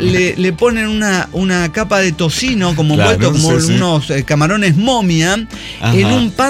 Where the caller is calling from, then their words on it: La Paz, Baja California Sur, Mexico; de Jalapa, en La Paz. Y yo solo vengo a decir que los hochos, los hot dogs, mejor conocidos como jates aquí en La Paz, son la neta.